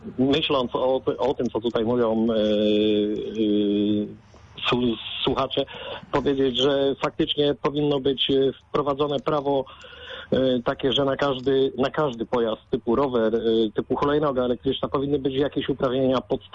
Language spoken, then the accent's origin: Polish; Poznań, Greater Poland Voivodeship, Poland; jestem z Jeżyc